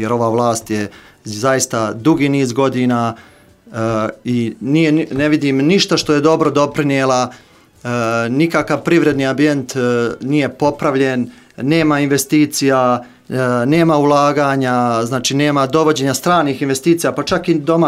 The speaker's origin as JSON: {"language": "Serbian", "town": "Ugljevik", "region": "Republika Srpska", "country": "Bosnia & Herzegovina", "tie": "born or raised there", "also_born_or_lived": "Tuzla / Belgrade", "said": "živim u Ugljeviku sa porodicom, porijeklom sam iz Tobuta, rođen sam u Tuzli, školovao sam se u Beogradu gdje sam stekao diplomu doktora veterinarske medicine, radim u Ugljeviku, živim u Ugljeviku, u Zabrđu trenutno radim već 15 godina"}